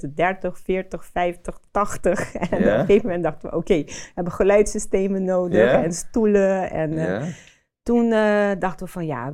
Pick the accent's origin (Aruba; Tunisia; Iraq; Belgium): Aruba; now in Netherlands; geboren en getogen op Aruba.